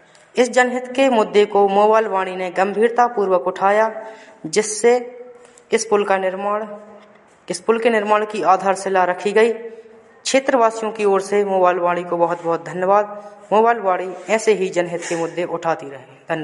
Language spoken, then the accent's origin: Hindi; Nayakheda, India; ग्राम नयखेड़ा का निवासी हूं।